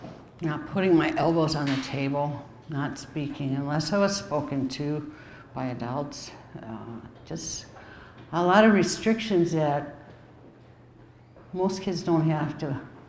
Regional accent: United States; And our country made me feel really ashamed of being American.

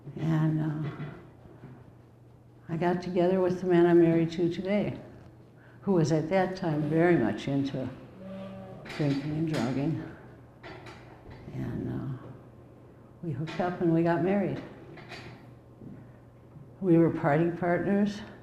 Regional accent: United States; And our country made me feel really ashamed of being American.

